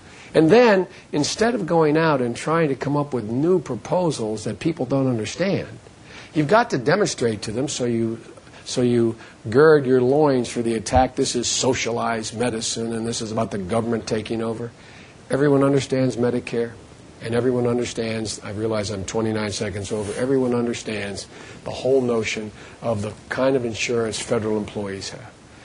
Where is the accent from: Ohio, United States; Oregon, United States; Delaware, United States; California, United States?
Delaware, United States; Wilmington; my home state of my town of Wilmington, Delaware, where they have a General Motors plant.